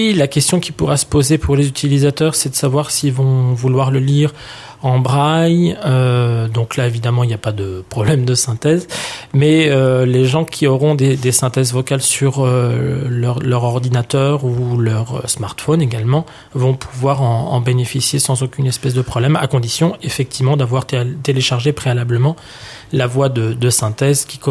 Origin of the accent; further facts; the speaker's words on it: France; ce qui n'est pas forcément le cas chez nous en France